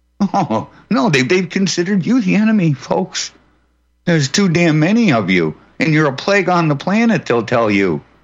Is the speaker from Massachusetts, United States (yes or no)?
yes; Massachusetts, United States; I'm from the Commonwealth of Taxachusetts